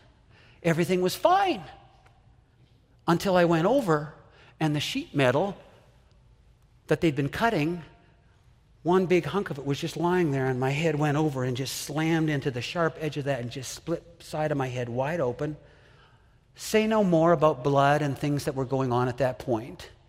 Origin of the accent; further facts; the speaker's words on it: Saskatoon, Saskatchewan, Canada; When I was a little boy, growing up in Saskatoon, my dad said to me one day when I was 6 years old